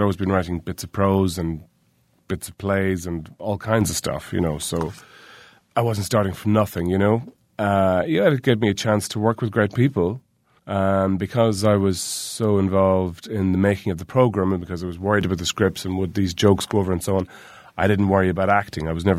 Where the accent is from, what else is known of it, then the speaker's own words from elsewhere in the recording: Ireland; Well, you know, I grew up in Ireland in the 70s, so these were unreconstructed times.